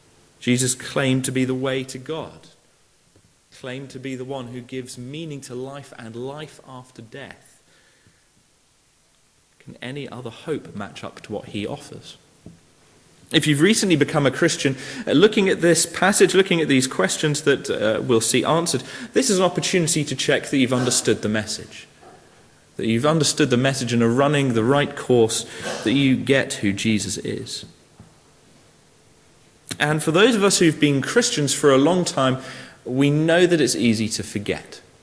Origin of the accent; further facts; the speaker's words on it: United Kingdom; I'm British